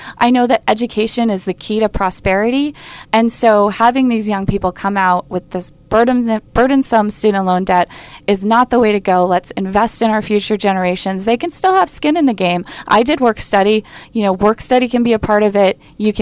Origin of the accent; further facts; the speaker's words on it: Epping, New Hampshire, United States; I grew up in Epping. A lot of my friends were hunters.